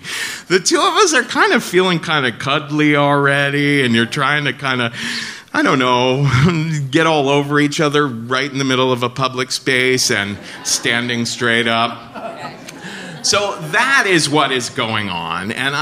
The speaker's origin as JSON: {"language": "English", "town": "Cincinnati", "region": "Ohio", "country": "United States"}